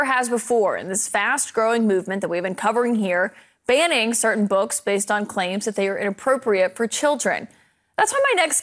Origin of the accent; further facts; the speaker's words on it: Alabama, United States; we've even been covering in my hometown in Alabama of booksellers, librarians being caught in the middle of this fight.